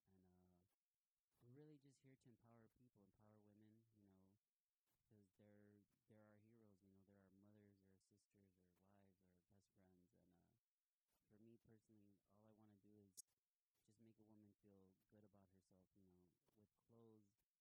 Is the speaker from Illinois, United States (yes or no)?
no; Los Angeles, California, United States; Like, I grew up here in South Central, so, I mean, it really hits home, you know.